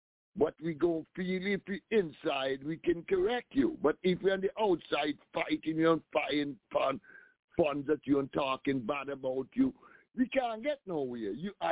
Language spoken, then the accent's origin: English; Ethiopia; English is a second language; Because instead I say Africa, yeah, where I come from Ethiopia.